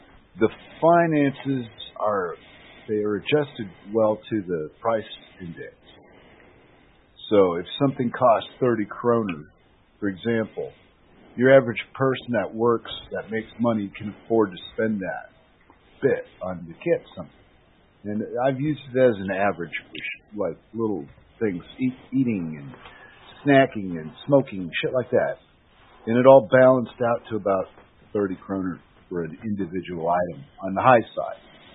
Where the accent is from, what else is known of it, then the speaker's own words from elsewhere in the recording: United States; because I'm the American here.